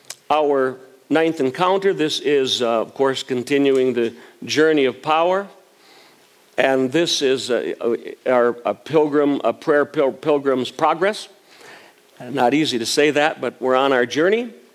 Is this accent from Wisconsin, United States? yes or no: yes; Green Bay, Wisconsin, United States; And the town I grew up in Wisconsin is Green Bay. And Green Bay, of course, is an incredible, as you can imagine, football town.